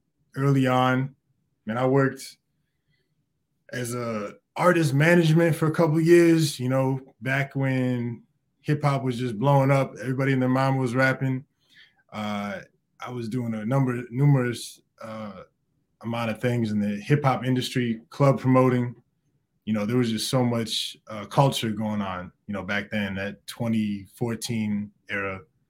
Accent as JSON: {"language": "English", "region": "Illinois", "country": "United States", "tie": "born or raised there", "said": "personally grew up in the northern suburbs of Chicago, about 45 minutes north."}